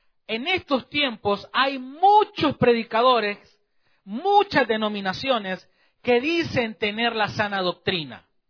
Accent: El Salvador; recuerdo que allá en mi país, en El Salvador

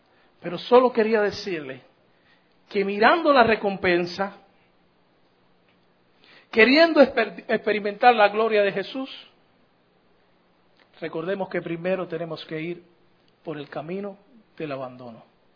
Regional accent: Cuba; Quiero terminar solamente porque como buen cubano, somos interesados.

